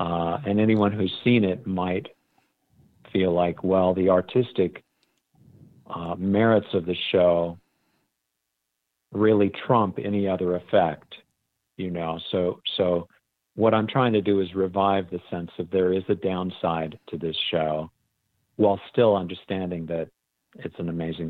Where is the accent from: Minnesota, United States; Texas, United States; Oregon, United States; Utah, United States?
Oregon, United States; Portland; I'm also from the Pacific Northwest and grew up in Portland, Oregon